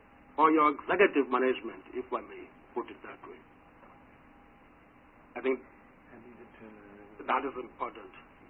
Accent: Gauteng, South Africa; I'm talking that because I'm coming from Gauteng, so I know.

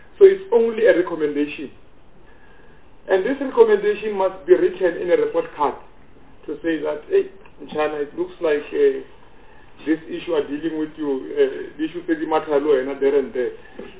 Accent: Limpopo, South Africa; So, I'm also from Limpopo.

